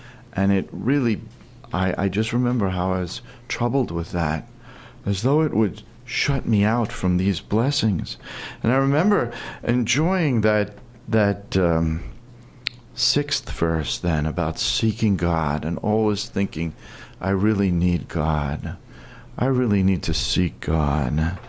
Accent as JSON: {"language": "English", "town": "New York City", "region": "New York", "country": "United States", "said": "I come from New York City. I think there have been tornadoes there, but I've never seen one."}